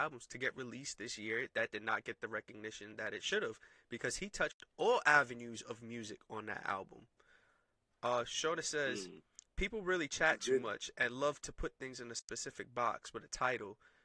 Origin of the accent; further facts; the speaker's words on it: United States; that's probably just because I'm from America.